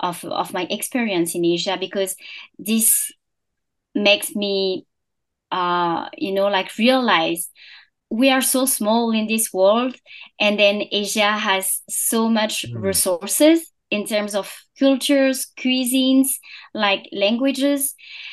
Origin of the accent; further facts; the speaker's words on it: France; English is a second language; moved away as an adult; also born or lived in Singapore / Hong Kong / Bangkok; I was born and I grew up in France